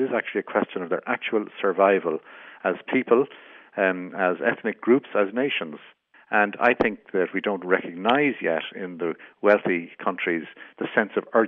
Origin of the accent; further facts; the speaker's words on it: Ireland; the responsibilities that we as Irish citizens have to take action on those issues